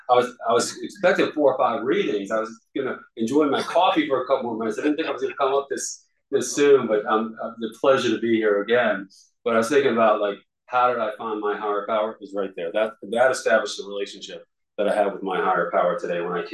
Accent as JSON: {"language": "English", "town": "Alexandria", "region": "Virginia", "country": "United States", "tie": "born or raised there", "said": "I was born in Alexandria, Virginia, from Northern Virginia. Don't hold it against me. But I love being a Virginian"}